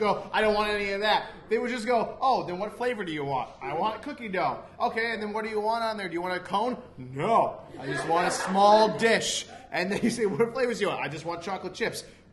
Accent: England, United Kingdom; We're English

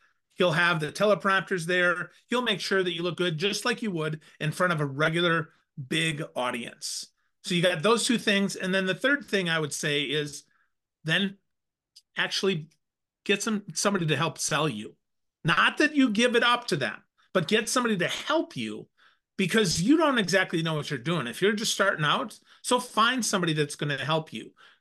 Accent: Crivitz, Wisconsin, United States; Crivitz, Wisconsin. There's a sister city in Germany called Crivitz, C-R-I-V-I-T-Z.

